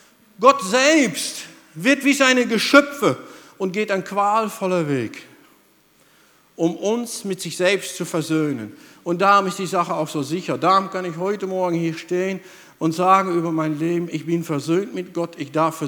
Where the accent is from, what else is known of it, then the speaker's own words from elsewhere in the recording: Netherlands; German is a second language; now in Germany; ich wohne schon 28 Jahre in Deutschland. Ich habe noch immer einen Akzent. Hier bin ich der Holländer und über der Grenze bin ich der Deutsche.